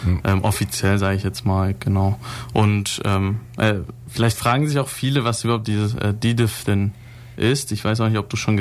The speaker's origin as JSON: {"language": "German", "town": "Ulm", "region": "Baden-Württemberg", "country": "Germany", "tie": "born or raised there", "said": "ich bin 22 Jahre alt, bin gebürtiger Ulmer"}